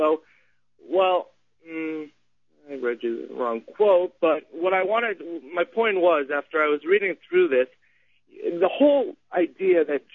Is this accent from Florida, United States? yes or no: yes; Florida, United States; I grew up in South Florida, which is, you know, multiculturalism at its best, and it's